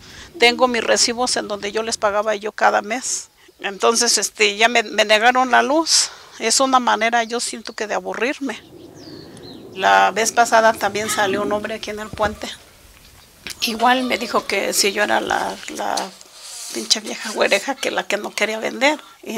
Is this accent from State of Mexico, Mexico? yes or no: yes; San Salvador Atenco, State of Mexico, Mexico; soy originaria de San Salvador, Atenco.